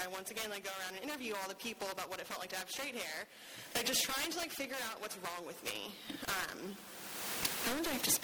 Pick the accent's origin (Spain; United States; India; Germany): United States; Tampa, Florida; So I am born and raised in Tampa.